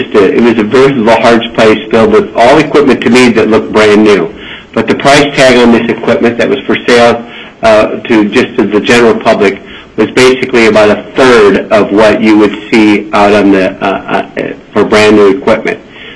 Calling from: Anchorage, Alaska, United States; and I'm calling in from Anchorage.

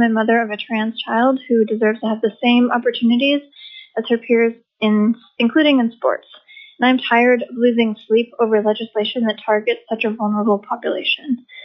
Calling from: Juneau, Alaska, United States; I am calling from Juneau, Alaska

